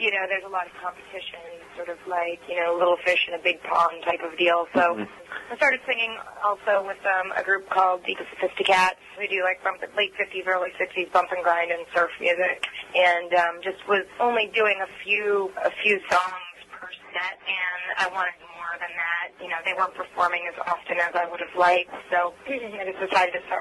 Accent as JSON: {"language": "English", "region": "Maryland", "country": "United States", "tie": "born or raised there", "lives_now": "New Orleans, United States", "said": "Yeah, I'm from Maryland originally. I grew up kind of all over the state, mainly in the western part of the state and down closer to Washington, D.C."}